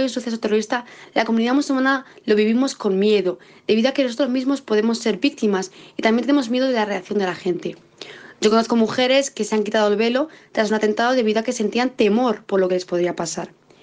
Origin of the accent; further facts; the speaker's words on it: Madrid, Community of Madrid, Spain; born there; tengo 17 años, nací en Madrid y soy musulmana en España.